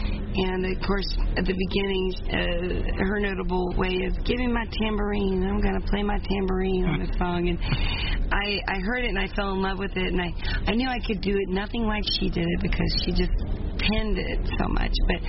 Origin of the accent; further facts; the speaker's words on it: Missouri, United States; I am. I'm from Missouri, so...